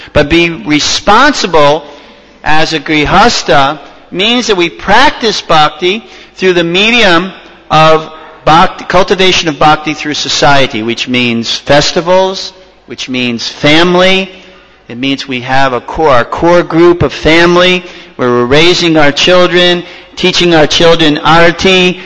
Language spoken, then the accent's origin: English; New York, United States; I'm from New York.